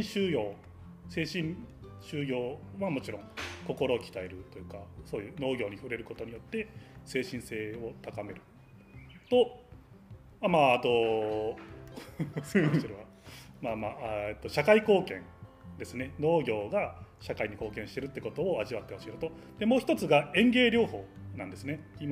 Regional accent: Saga, Japan; now in Kobe, Japan; 生まれも育ちも農家、まあ、佐賀県の梨農家で、まあ、実家がダムに沈んだんで神戸に気づいたら流れ着いてました。

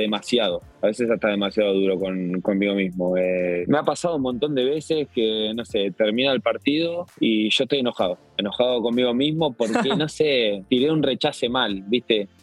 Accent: Argentina; Creo que esa sensación para nosotros como argentinos y por cómo vivimos el fútbol

